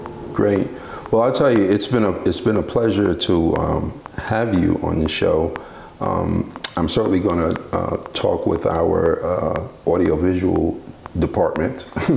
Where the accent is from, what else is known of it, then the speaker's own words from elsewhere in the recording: Bronx, New York, United States; I'm from the Bronx. We didn't have much woods.